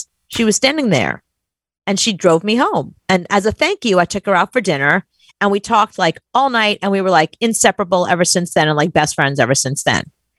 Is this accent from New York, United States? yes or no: yes; New York City, New York, United States; Like, I came from New York City. I wasn't much of a driver.